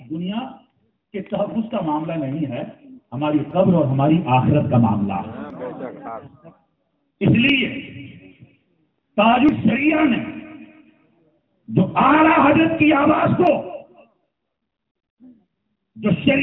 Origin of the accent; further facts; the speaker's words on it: India; ہم ہندوستان کے رہنے والے ہیں الحمدللہ